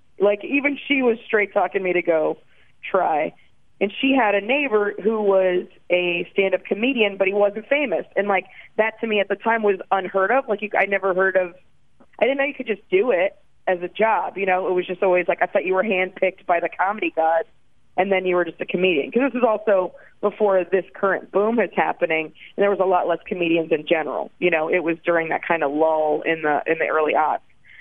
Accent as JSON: {"language": "English", "town": "Orlando", "region": "Florida", "country": "United States", "tie": "born there", "said": "I was born in Florida, in Orlando"}